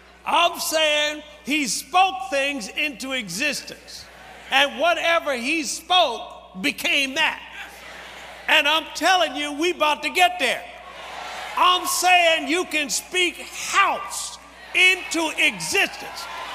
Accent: South Africa; now in Chicago, United States; We came from South Africa to Chicago.

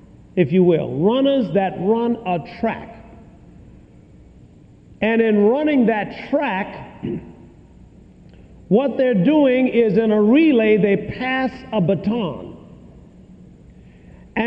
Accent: Tuskegee, Alabama, United States; I remember when I was brought up down in Tuskegee, Alabama

